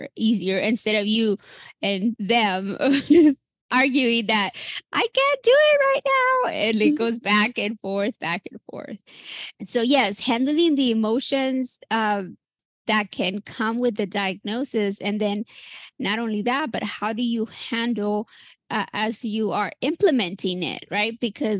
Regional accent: United States; Like, you know, I'm Mexican American, and like, I didn't get diagnosed till I was, you know, in my first year of med school

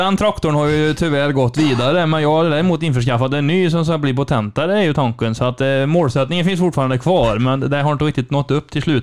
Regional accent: Brevik, Västra Götaland County, Sweden; Du, jag kommer ifrån den pittoreska lilla byn Brevik.

